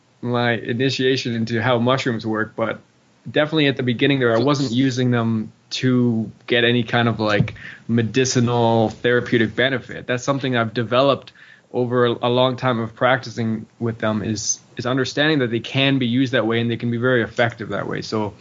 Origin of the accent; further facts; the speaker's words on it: Tofino, British Columbia, Canada; And we had this little clearing in the forest near a beach in my hometown. I'm from this town called Tofino on Vancouver Island, small little beach town.